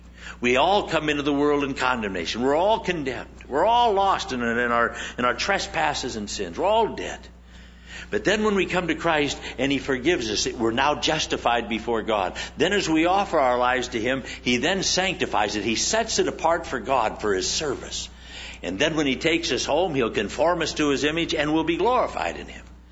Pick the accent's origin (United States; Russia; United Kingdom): United Kingdom; Scotland; or it's just because I'm a Scotsman or something.